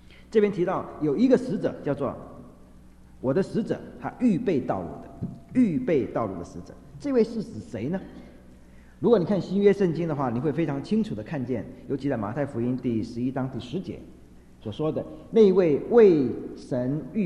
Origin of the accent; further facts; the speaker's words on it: China; 所以这是我们中国人造字很有意思。